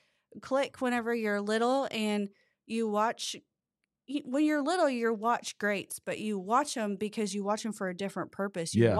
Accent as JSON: {"language": "English", "town": "Oklahoma City", "region": "Oklahoma", "country": "United States", "also_born_or_lived": "Oregon", "said": "I'm from Oklahoma City. So I was born in Oklahoma City and lived there until I was about three. And then my parents divorced. My mom is from Oregon. And so then we moved up to Oregon."}